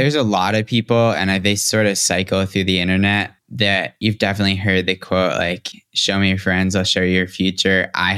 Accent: Massachusetts, United States; born there; The way I look at it is I was born in Massachusetts, which happened to be the number one educated state in the richest country in the history of humankind.

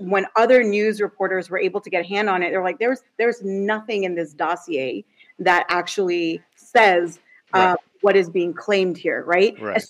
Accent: Vancouver, British Columbia, Canada; also born or lived in United States; So I have a weird story, but I grew up in Vancouver somewhat. And then I grew up between the US and Canada, but Vancouver, yeah.

